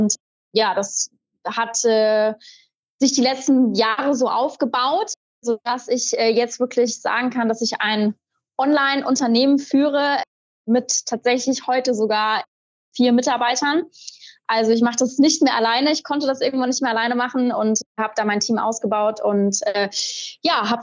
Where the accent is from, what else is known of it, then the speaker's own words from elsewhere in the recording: Mainz, Rhineland-Palatinate, Germany; ich komme gebürtig aus Mainz